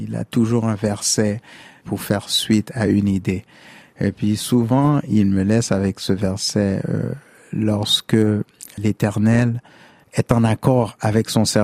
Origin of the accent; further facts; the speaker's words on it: Montreal, Quebec, Canada; born there; nous, Haïtiens. Je suis né à Montréal de parents haïtiens